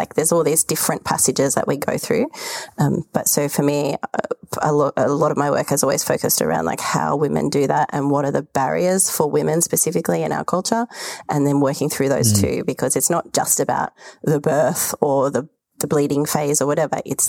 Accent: Frankston, Victoria, Australia; born there; I was born in Victoria in Melbourne, or in Frankston. So that's in Australia, down the bottom of Australia for people that aren't Australian. And it's kind of a coastal area.

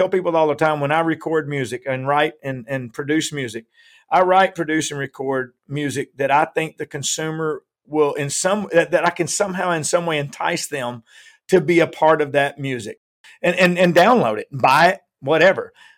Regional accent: Nashville, Tennessee, United States; Well, I was born in Nashville. My dad was a musician. I grew up in and around it my whole life.

